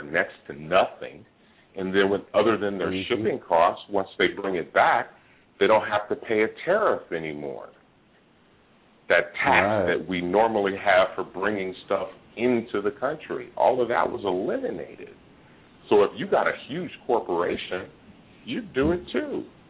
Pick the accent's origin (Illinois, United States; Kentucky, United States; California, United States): California, United States; because I'm from the Bay Area